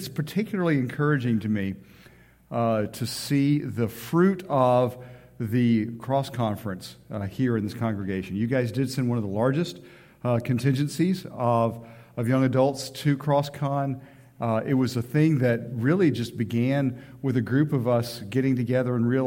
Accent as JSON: {"language": "English", "town": "Miami", "region": "Florida", "country": "United States", "tie": "born or raised there", "said": "I was telling the earlier service, I grew up in Miami."}